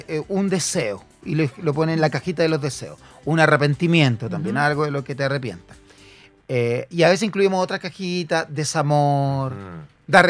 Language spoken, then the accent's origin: Spanish; Chile; soy chileno.